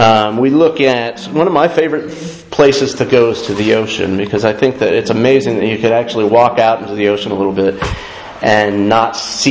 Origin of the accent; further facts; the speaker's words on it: Georgia, United States; I grew up in Georgia. Lots of hills and pine trees. Like, that's Georgia. Hills, pine trees.